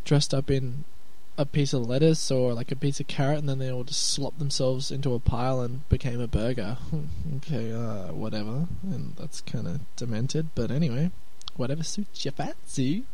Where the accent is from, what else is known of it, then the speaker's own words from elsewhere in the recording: Sydney, New South Wales, Australia; I guess because we're not American here. We're Australians in the land of Sydney.